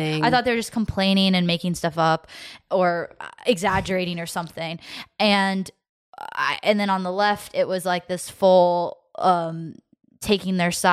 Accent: United States; Obviously, I'm not British. I'm American, but I lived in London briefly.

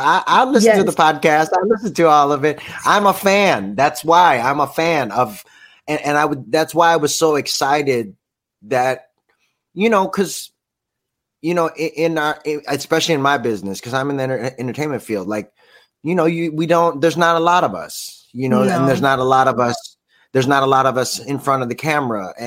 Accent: Philippines; You know, it was very nice for me to know as a fan of theirs, as a Filipino mm-hmm. fan of theirs, that their photographer was Filipina.

